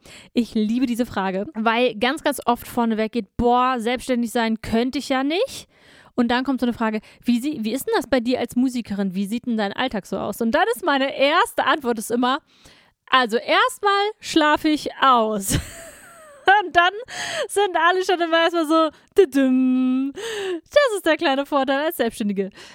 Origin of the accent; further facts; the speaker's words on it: Hanover, Lower Saxony, Germany; ich komme aus Hannover